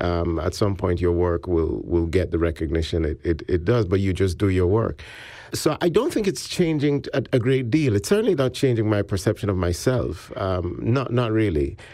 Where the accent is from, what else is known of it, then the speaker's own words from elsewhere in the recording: Jamaica; also born or lived in Ghana / United States / Canada; I was born in Ghana, in Africa, I grew up in Jamaica, I've lived in the U.S., and I've lived in Canada.